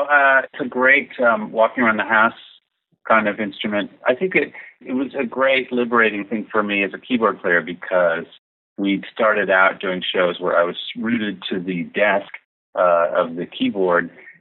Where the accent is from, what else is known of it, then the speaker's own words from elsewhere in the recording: Lincoln, Massachusetts, United States; Well, we grew up in New England where we were in an accordion free zone pretty much. There were no ethnic traditions in Lincoln, Massachusetts that included the accordion.